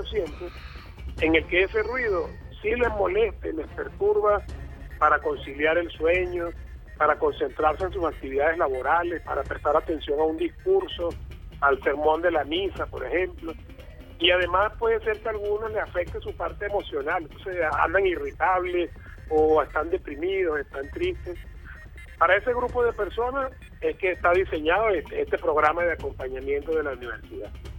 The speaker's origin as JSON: {"language": "Spanish", "country": "Venezuela", "moved": "yes", "lives_now": "Talca, Chile", "said": "Me siento venezolano, pero hace ya 3 años que estoy aquí en Chile."}